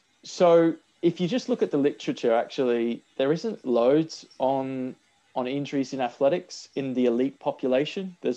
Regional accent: Australia; accent: Australian; moved away as an adult; now in United Kingdom; I'm Australian, if you can tell from my accent still. And I grew up in Australia, did all my education and training in Australia, and worked in Australia for about 5 years as a physio before moving to the UK.

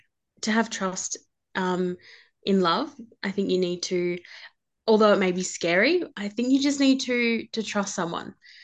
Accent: Mergen, Queensland, Australia; I'm 24. I'm from Mergen, a little country town in Queensland

